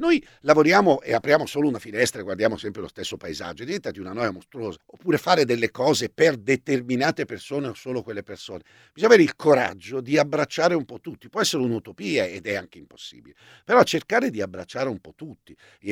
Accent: Olginate, Lombardy, Italy; Il mio film precedente l'ho fatto sul lago di Como a Olginate, dove sono nato e cresciuto

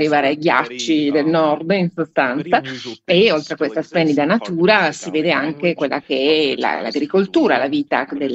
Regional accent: Scotland, United Kingdom; avrò scoperto una parte del mio paese che non conoscevo

